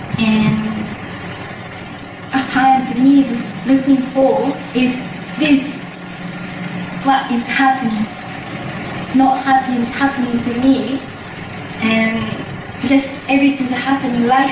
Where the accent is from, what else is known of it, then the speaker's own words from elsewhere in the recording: Tokyo, Japan; I'm from Tokyo, so I went for lots of shopping